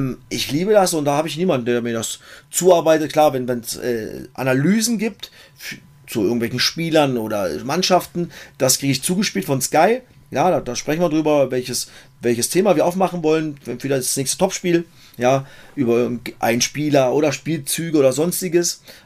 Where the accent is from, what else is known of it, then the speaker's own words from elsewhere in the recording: Cottbus, Brandenburg, Germany; born there; ich bin in Cottbus geboren.